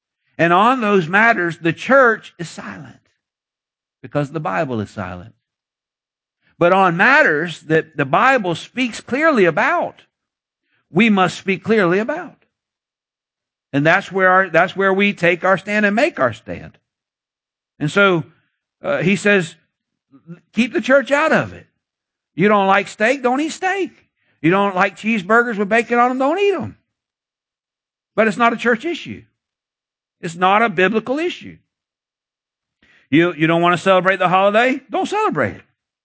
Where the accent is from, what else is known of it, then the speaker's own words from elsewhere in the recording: Florida, United States; born there; You know, not saying anything against India, but I'm glad I was born in America. I'm glad I was born in Florida. I'm glad of that too.